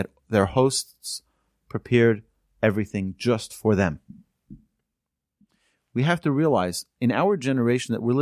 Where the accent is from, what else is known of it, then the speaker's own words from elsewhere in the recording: Muncie, Indiana, United States; My mother went to pay a shiva call to a Rebbetzin in our community where we grew up in Muncie, Rebbetzin Schwab.